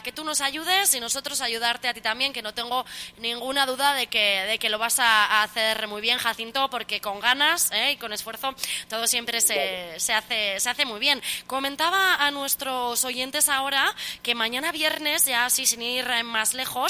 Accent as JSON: {"language": "Spanish", "town": "Falces", "region": "Navarre", "country": "Spain", "said": "Sí, yo soy de Falces."}